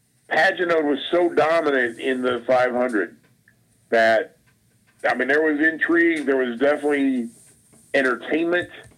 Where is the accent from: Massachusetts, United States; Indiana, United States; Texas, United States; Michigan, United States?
Indiana, United States; Indianapolis; I grew up in Indy.